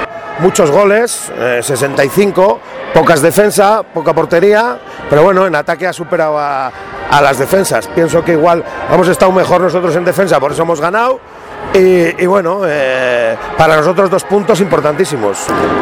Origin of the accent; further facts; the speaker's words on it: Navarre, Spain; es de la tierra como yo, navarro